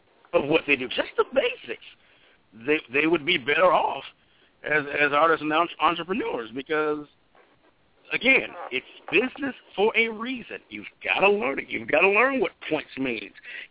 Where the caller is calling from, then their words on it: Philadelphia, Pennsylvania, United States; in Philadelphia, brother.